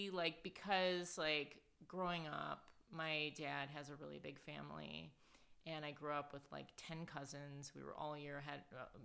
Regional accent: Detroit, Michigan, United States; I mean, I grew up downriver outside of Detroit. That's what the area is called. This is just sort of blue collar group of suburbs south of the city that a lot of auto workers live in.

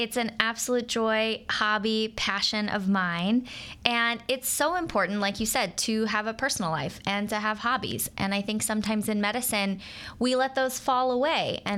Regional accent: Florida, United States; I grew up in Florida.

